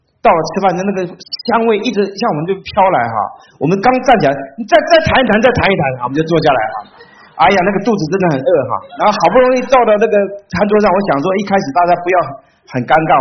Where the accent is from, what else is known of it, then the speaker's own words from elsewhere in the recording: China; 那特别是我们中国人很倾向于负面的解读